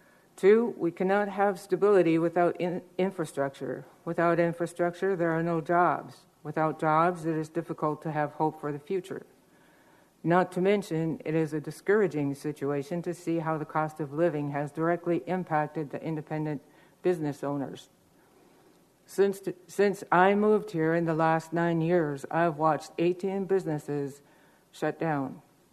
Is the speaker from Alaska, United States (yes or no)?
yes; Kake, Alaska, United States; from Cake, Alaska.